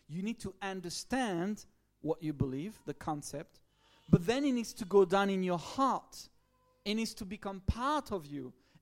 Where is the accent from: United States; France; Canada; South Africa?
France; English is a second language; Believing is a weird word, because in your culture, the British one, in my French culture, in the Italian culture of my wife, believing pretty much stays here.